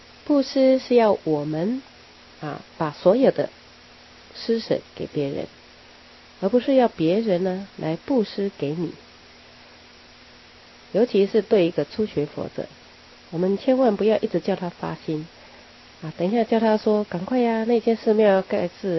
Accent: Taiwan; 尤其是我们中国人最讲感情啊，讲人情。像基督教早期呀，他们来我们台湾传教

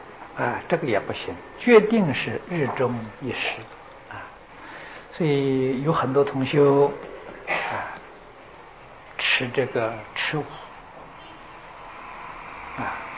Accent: China; 我们中国人的正餐是午餐，他们正餐是晚餐啊

